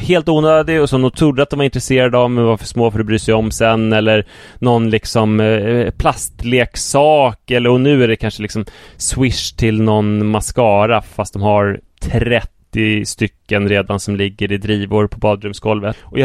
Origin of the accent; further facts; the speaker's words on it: Stuvsta, Stockholm County, Sweden; Segeltorp leder ju bort till Stuvsta där jag växte upp.